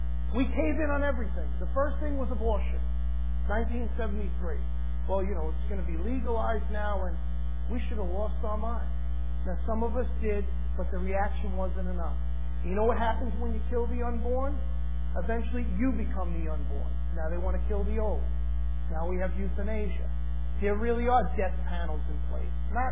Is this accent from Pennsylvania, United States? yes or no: no; New York, United States; I'm from New York. I know this.